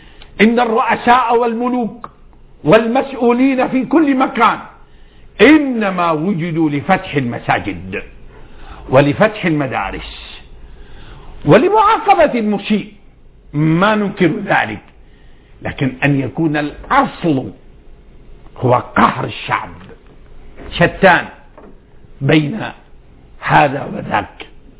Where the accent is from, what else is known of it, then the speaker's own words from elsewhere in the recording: Syria; أنا وإن كنت شاميا فأنا مصري